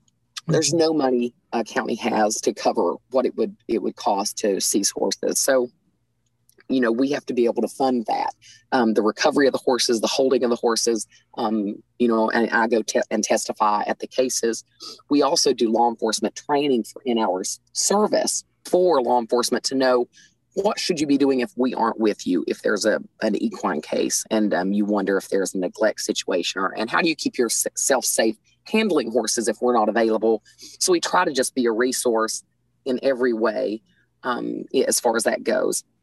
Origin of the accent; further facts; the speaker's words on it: West Virginia, United States; Well, so I am from Southern West Virginia.